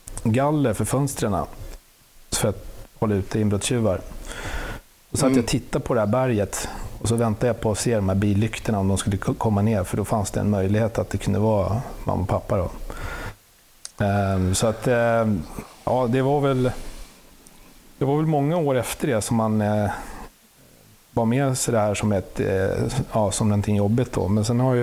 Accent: Southern Tanzania, Tanzania; när jag var 8 år så flyttade jag hemifrån till en internatskola i på en hög platå i södra Tanzania, precis intill Livingstonia-bergen i Malawi. Där växte jag upp i 7 år.

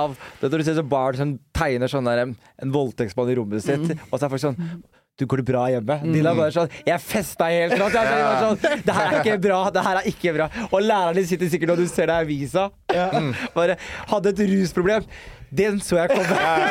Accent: Somalia; Og jeg er somalier.

